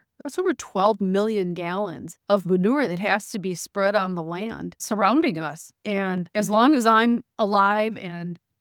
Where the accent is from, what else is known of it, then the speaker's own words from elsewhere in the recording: Blooming Prairie, Minnesota, United States; including Hormel, which is just 15 miles south of my hometown of Blooming Prairie